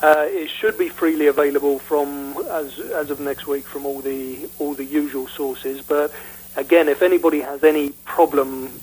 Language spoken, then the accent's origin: English; England, United Kingdom; You've got to remember I'm English.